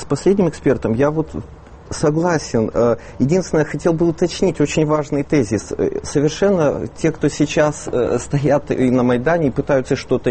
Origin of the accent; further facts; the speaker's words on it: Odesa, Odesa Oblast, Ukraine; я сам родом из Одессы.